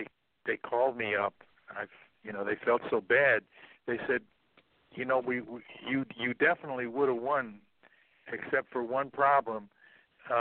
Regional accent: New York, United States; Okay, I grew up in New York in Westchester.

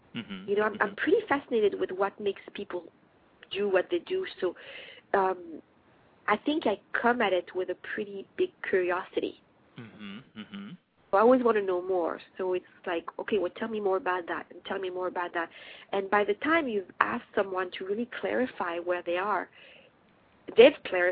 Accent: Paris, Île-de-France, France; English is a second language; I mean, I grew up in Paris where my parents were pretty pretty high profile social people.

